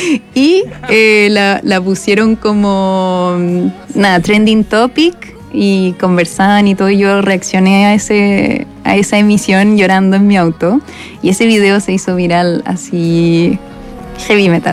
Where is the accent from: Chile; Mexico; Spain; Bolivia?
Chile; Soy de los Andes.